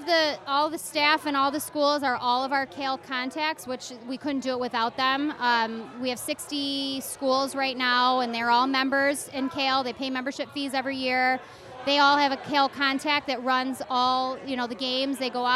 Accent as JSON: {"language": "English", "town": "Forest Park", "region": "Illinois", "country": "United States", "tie": "born or raised there", "said": "I'm from LaGrange, so, like, I grew up in Forest Park"}